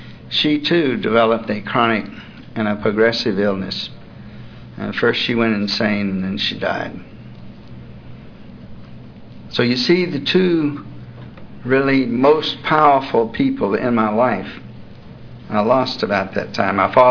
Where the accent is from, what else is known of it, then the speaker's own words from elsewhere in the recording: Atlanta, Georgia, United States; I was born and raised here in Atlanta. I lived here almost all my life.